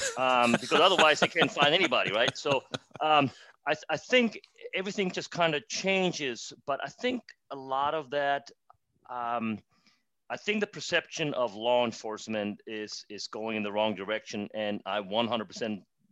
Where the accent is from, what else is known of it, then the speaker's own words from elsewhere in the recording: Germany; now in United States; I actually was born and raised in Germany.